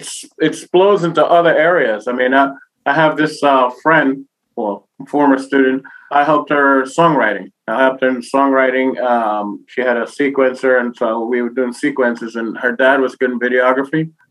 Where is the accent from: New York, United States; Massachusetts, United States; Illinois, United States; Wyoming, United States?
New York, United States; New York City; New York Rican. I'm Boricua from New York.